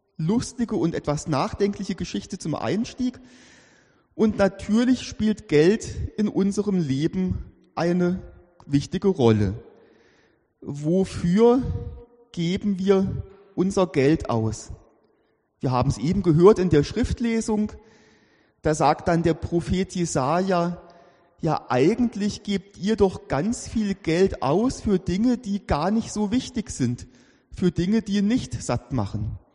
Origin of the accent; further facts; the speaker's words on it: Germany; now in Switzerland; wenn man so wie ich als Deutscher in der Schweiz lebt, dann versucht man, die kleinen Unterschiede wahrzunehmen und zu verstehen